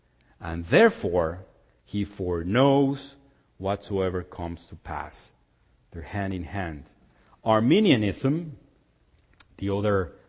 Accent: Mexico City, Mexico; I was born and raised in Mexico City, as some of you know, and I was born and raised in the Methodist Church.

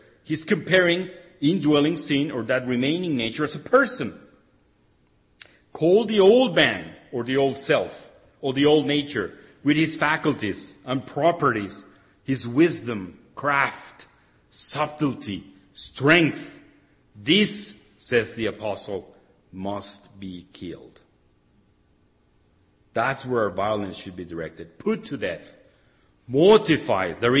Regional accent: Mexico; I come from Mexico

